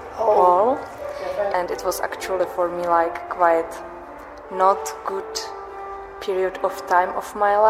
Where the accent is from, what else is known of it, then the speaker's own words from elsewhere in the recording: Czechia; English is a second language; now in Glasgow, United Kingdom; from the Czech Republic, and I have been in Scotland for 3 years, but in Glasgow about 1 year, so not so long.